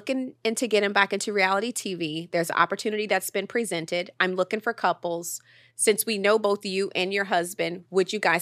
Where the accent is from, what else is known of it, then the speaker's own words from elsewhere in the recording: Jonesboro, Arkansas, United States; she also gave me a glimmer of hope that a little girl from Jonesboro, Arkansas could be bigger than Jonesboro, Arkansas.